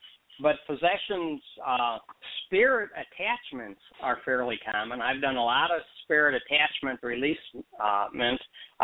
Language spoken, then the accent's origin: English; Chicago, Illinois, United States; But as I said, I'm from Chicago. The only thing we know about drilling is you go to the dentist.